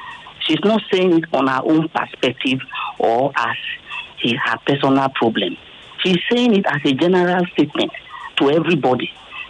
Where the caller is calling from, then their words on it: Lagos, Nigeria; I'm calling from K2.